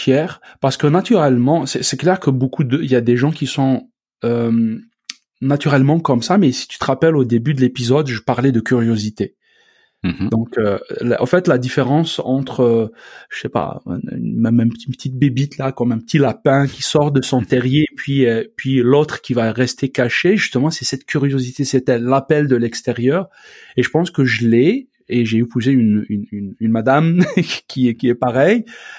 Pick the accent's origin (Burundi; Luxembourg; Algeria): Algeria; moved away; je vais retourner dans mon pays d'origine. Donc, je suis très lié avec mon pays d'origine, donc l'Algérie, c'est un lien viscéral extraordinaire